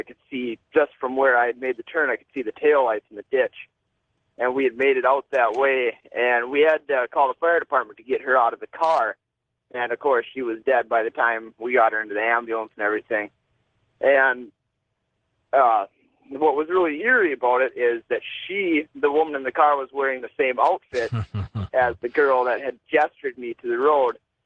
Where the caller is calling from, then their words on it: Tennessee, United States; in Tennessee, George.